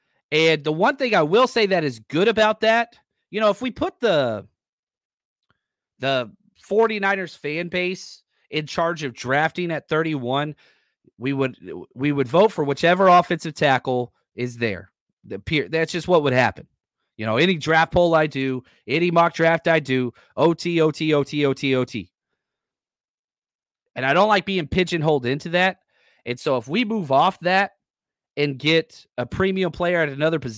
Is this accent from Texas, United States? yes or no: yes; Texas, United States; also born or lived in Kansas City; now in California, United States; I grew up in Texas, but I went to grad school in Kansas City. So I have had the wonderful opportunity to experience throughout the majority of my life, wonderful, wonderful barbecue. Now I live in California and I love California.